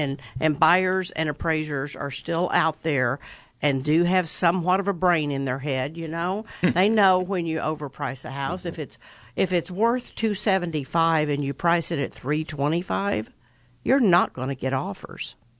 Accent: Texas, United States; Mean, we're from Texas.

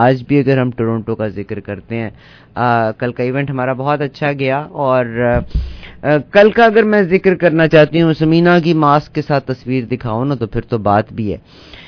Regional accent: Pakistan; My only affiliation is with Pakistan, that is my first لو. میں نے تعلیم وہاں سے حاصل کی, میرا بچپن وہاں پہ گزرا, میری تمام بچپن کی یادیں اس جگہ سے وابستہ ہیں

